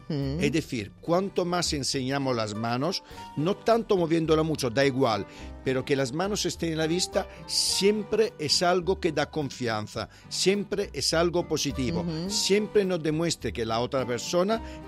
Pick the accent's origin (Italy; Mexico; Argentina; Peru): Italy; Spanish is a second language; now in Spain; Aquí en España te están diciendo casi siempre, mira las manos, no sé qué, no sé cuánto. Nosotros de niño, de verdad, en Italia todo lo contrario